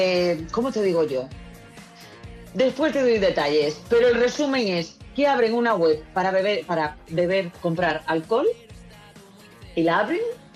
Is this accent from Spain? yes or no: yes; Spain; después somos los españoles los que tenemos la mala fama